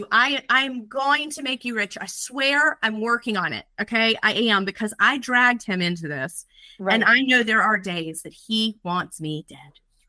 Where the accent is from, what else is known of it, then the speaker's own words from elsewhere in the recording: Urbanna, Virginia, United States; I'm from Urbana. Oysters are a big thing on the Rappahannock River.